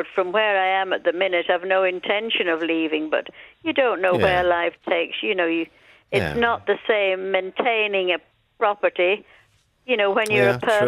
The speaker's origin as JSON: {"language": "English", "region": "England", "country": "United Kingdom", "accent": "English", "lives_now": "Ireland", "said": "And so he wanted to come back to Ireland, but he couldn't go back to the north with me and my English accent."}